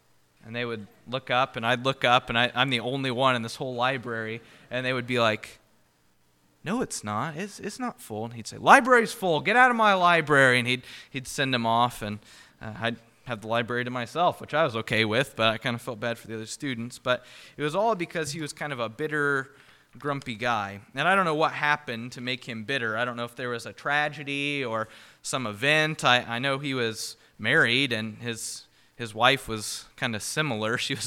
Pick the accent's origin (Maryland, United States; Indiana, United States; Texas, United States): Indiana, United States; Rossville; I'm from Rossville, Indiana. They're going to say, oh, okay, and they're probably not going to know where that is, right? Rossville is a small town.